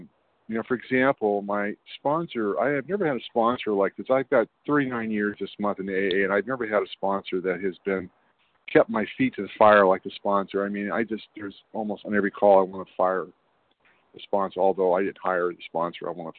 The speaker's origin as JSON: {"language": "English", "region": "California", "country": "United States", "said": "I'm from Northern California."}